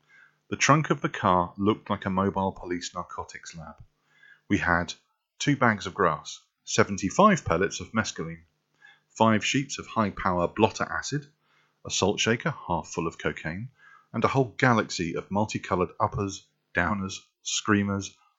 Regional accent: England, United Kingdom; Where are you from in the world? I'm from England. I'm British. Because I've lived all over. European first, to be honest.

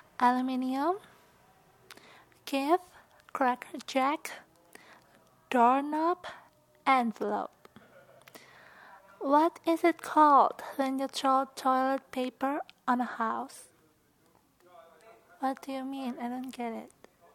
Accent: Indonesia; I am from Indonesia, and I'm going to do the accent challenge.

